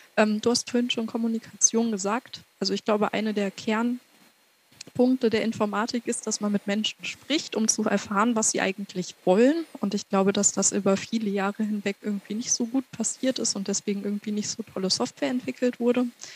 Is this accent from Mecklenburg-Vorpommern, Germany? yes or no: no; Göttingen, Lower Saxony, Germany; ich komme aus Göttingen, also ich habe in Göttingen Abi gemacht, auch die 13 Jahre, die der Eberhard noch gemacht hat, und Göttingen ist eine Universitätsstadt